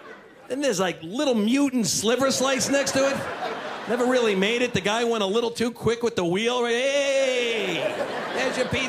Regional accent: New York, United States; Great to be back here in New York, man. Miss it. My hometown. Love it here.

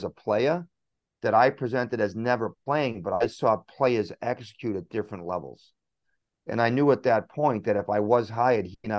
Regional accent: Boston, Massachusetts, United States; I'm an Irish guy from Boston, from the city, right?

